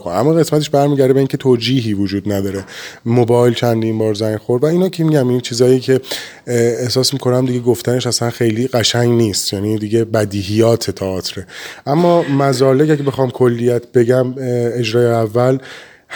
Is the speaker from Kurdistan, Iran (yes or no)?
no; Hamadan, Iran; من خودم همدانی هستم،